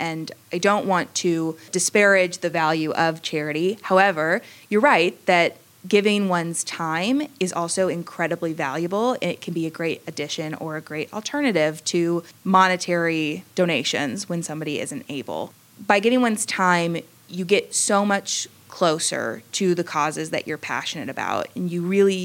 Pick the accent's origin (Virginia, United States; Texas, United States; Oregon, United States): Texas, United States; Dallas; I grew up in Dallas, Texas, and went to Jewish preschool and Sunday school and Hebrew school my whole life